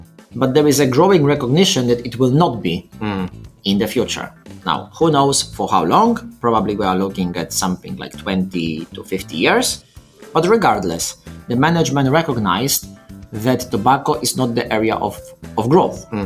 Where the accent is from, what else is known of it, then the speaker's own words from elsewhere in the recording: Poland; I remember when I was growing up in Poland, like you aspired to have a Western passport.